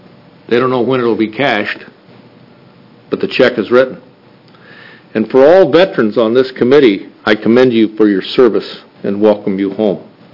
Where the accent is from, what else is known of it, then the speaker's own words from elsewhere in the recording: Medford, Oregon, United States; I'm from Medford, District 6, Medford, and been there all my life.